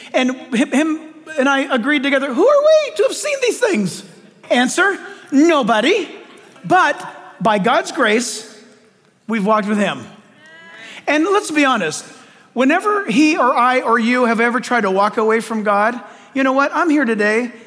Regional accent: California, United States; growing up in Southern California, we played all summer long.

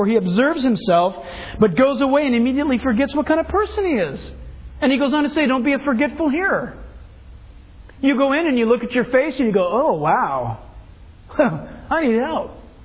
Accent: California, United States; We're from Southern California, people. We've got a noise problem.

